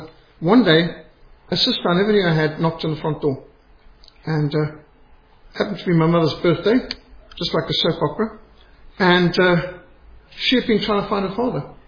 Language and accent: English; Zimbabwe; I was brought up in Rhodesia. We were sanctioned.